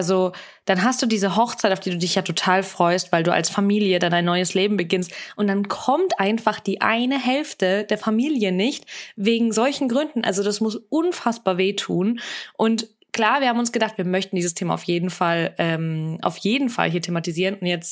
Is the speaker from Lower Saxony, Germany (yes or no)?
no; Nuremberg, Bavaria, Germany; ich komme aus Mittelfranken, ne, als Nürnbergerin